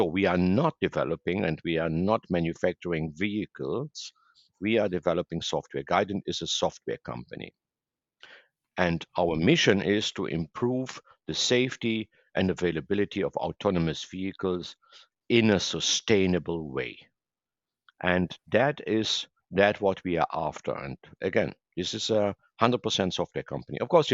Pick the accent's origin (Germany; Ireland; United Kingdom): Germany; now in Boca Raton, United States; I'm originally from Germany. I'm also an American citizen. I live here in Boca Raton, Florida, since more than 20 years.